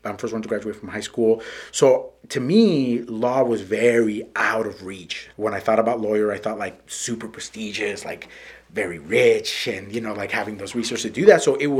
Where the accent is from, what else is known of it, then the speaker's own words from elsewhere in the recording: California, United States; now in Washington, United States; I grew up in California as well. And we're both transplants to Washington.